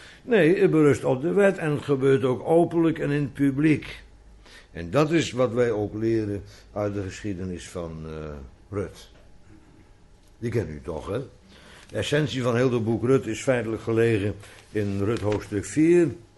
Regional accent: Bodegraven, South Holland, Netherlands; En bij ons in Bodegraven vroeger was het 7 cent de aardbei.

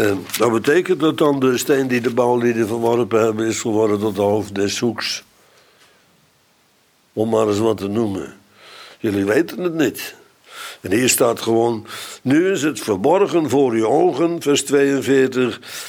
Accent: Bodegraven, South Holland, Netherlands; Er stonden trouwens ook in Bodegraven, een beroemde, waar ik opgegroeid ben.

